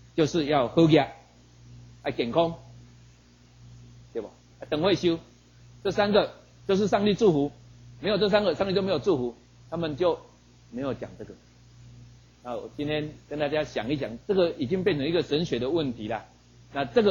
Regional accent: Taiwan; 我们台湾人在过年的时候

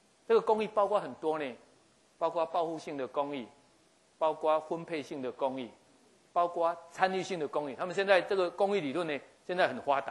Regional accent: Taiwan; 我只是要让陈云林知道，我们台湾人不爽啊！

